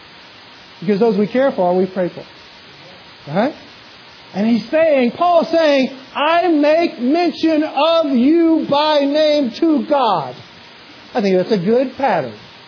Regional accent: Louisiana, United States; And I'll do it very, very quickly as this Cajun knows how.

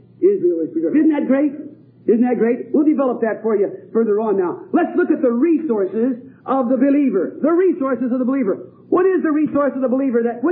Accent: England, United Kingdom; I'm English

